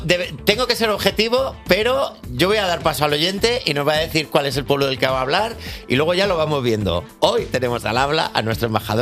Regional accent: Valladolid, Castile and León, Spain; Yo como persona vallisoletana, hay una pregunta que te quiero consultar.

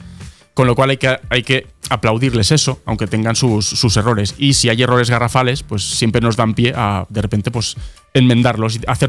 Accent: Valencia, Valencian Community, Spain; Porque pues soy de Valencia y como allí una profesión es el ser artista fallero

